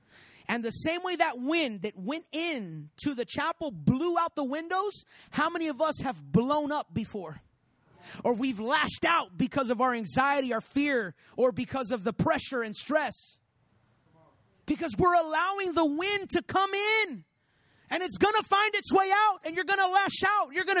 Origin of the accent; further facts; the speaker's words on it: Puerto Rico; I grew up in Puerto Rico, and Puerto Rico is right there in Hurricane Alley.